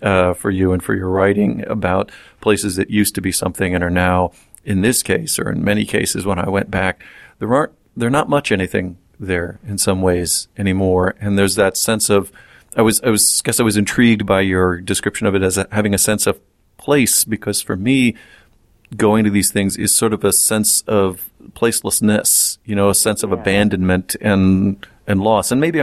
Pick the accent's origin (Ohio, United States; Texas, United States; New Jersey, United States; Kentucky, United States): Ohio, United States; I remembered from growing up near Toledo